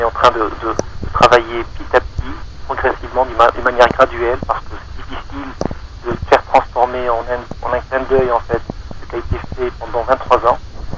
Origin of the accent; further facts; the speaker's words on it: Tunisia; en tant que Tunisien aujourd'hui